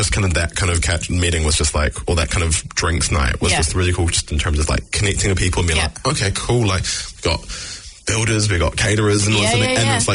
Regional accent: Jamaica; as proud as I am as a Jamaican

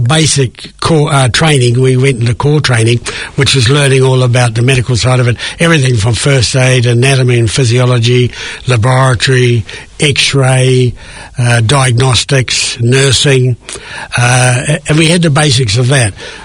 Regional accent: Tauranga, Bay of Plenty, New Zealand; born there; also born or lived in Hamilton; I was born in Tauranga, in a small farming community, Omakara, in January 1946. Shifted to Hamilton, went to Hamilton Boys High School

